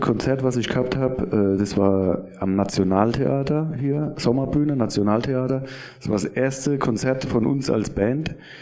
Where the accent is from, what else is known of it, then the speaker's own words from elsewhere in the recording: Ludwigshafen, Rhineland-Palatinate, Germany; So bin ich aufgewachsen und in Ludwigshafen, Ernst-Reuter-Siedlung.